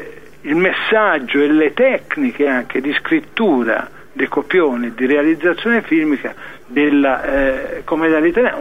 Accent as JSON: {"language": "Italian", "town": "Buti", "region": "Tuscany", "country": "Italy", "tie": "born there", "said": "Io sono nato in Toscana, nella provincia di Pisa, in un paese, il nome di questo paese è Buti, quindi diciamo sono di estrazione toscana, non cittadina"}